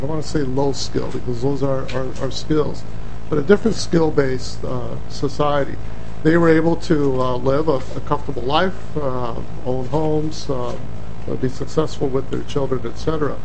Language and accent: English; Chicago, Illinois, United States; I grew up in Chicago